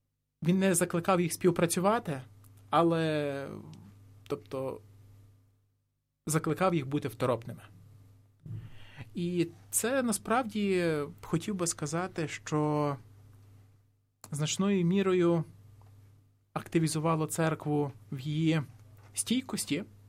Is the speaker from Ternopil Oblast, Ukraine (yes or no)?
yes; Ternopil Oblast, Ukraine; в Тернопільській області, зокрема, в моєму районі, звідки я родом